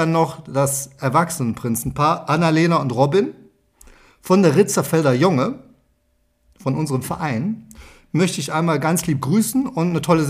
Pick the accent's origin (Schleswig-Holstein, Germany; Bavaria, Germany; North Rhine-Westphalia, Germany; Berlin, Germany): North Rhine-Westphalia, Germany; wir kommen aus dem Rheinland.